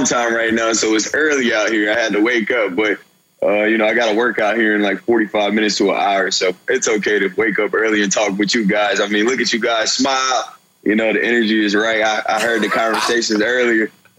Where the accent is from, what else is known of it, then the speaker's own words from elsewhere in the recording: Houston, Texas, United States; I'm from Houston. You know, my family's close to there.